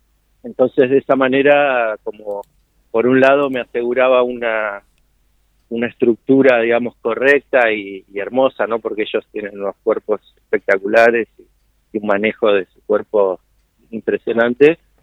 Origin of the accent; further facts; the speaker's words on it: Mar del Plata, Buenos Aires Province, Argentina; now in Buenos Aires, Argentina; yo soy de Mar del Plata, me vine a vivir a Buenos Aires para, bueno, estudiar y trabajar.